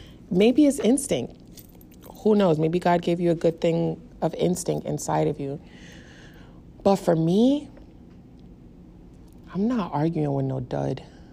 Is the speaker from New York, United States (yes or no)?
yes; Bronx, New York, United States; Maybe it's because I'm from the Bronx. We don't tolerate shit for that long.